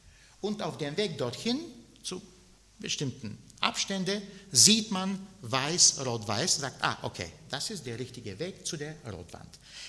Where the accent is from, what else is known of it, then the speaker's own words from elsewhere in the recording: Bulgaria; Ich bin in Bulgarien aufgewachsen, mit Wanderungen in den Bergen.